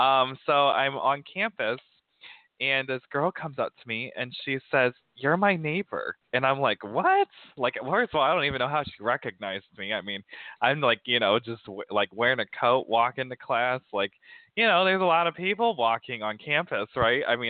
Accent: South Bend, Indiana, United States; I mean, I grew up in South Bend, never River Park, but my college is here.

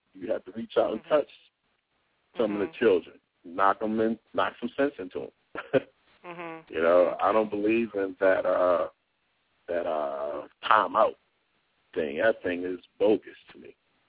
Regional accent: Baltimore, Maryland, United States; You know, I grew up in Baltimore, and one thing I always said to myself was I never wanted to be my father's son.

